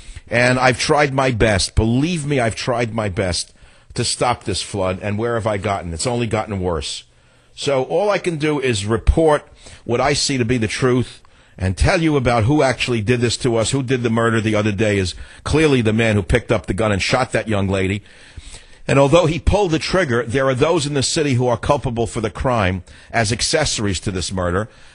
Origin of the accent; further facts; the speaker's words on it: New York, United States; born there; I'm a misplaced Texan. Unfortunately, I was born in New York.